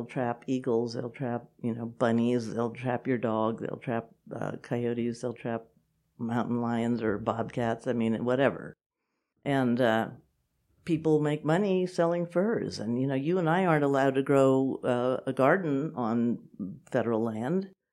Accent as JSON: {"language": "English", "country": "France", "tie": "born or raised there", "said": "growing up in France, it's a very interesting culture"}